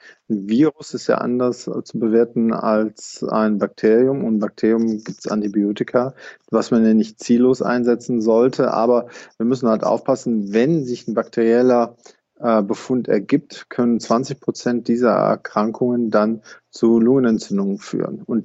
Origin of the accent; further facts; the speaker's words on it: Rhineland, Germany; Also da würde ich als Rheinländer oder gebürtiger Rheinländer sagen, jeder Jeck ist anders.